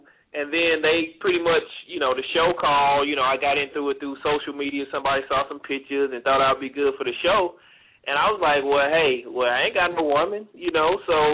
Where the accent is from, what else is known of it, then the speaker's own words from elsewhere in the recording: Mobile, Alabama, United States; also born or lived in Tennessee / Oklahoma; I lived in Tennessee 2 years, born and raised in Mobile, lived in Oklahoma for a little while.